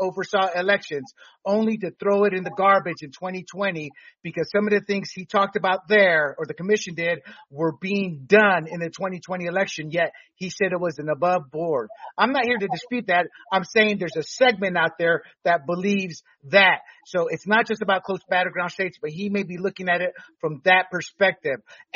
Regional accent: Panama; I was born and raised in Panama as an American citizen.

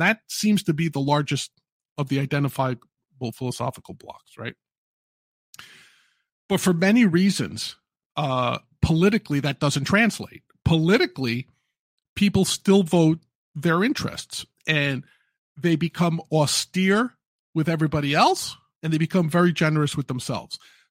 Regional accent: New York, United States; My home state here in New York, it is tougher to get on the ballot in New York State than it is to get on the ballot against Putin in Russia.

